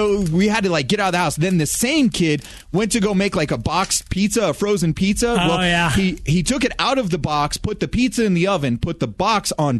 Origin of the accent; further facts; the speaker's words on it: Arizona, United States; when I grew up, I grew up in Arizona, so we had a pool in our backyard.